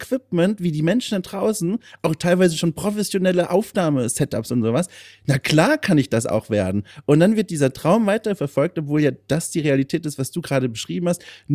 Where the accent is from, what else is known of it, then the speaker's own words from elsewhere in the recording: Bavaria, Germany; Ich komme ja aus Franken, aus Süddeutschland, und dort gibt es dieses Problem, schon wieder in so ein Wort mit P. Ich kann P's und B Ws nicht korrekt aussprechen.